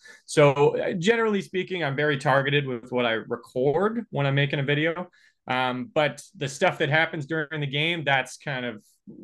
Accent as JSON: {"language": "English", "town": "Niagara", "region": "Ontario", "country": "Canada", "tie": "born or raised there", "said": "So I grew up in Niagara, and okay."}